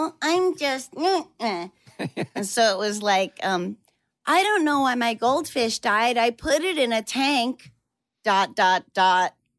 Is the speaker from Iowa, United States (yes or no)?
no; New Hampshire, United States; You know, I was growing up in New Hampshire. Really, I didn't know Jews.